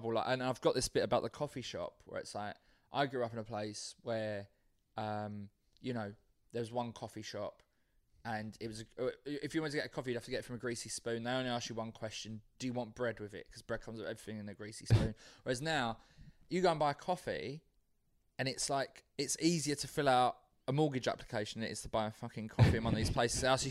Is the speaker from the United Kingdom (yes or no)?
yes; London, United Kingdom; I'm from South London.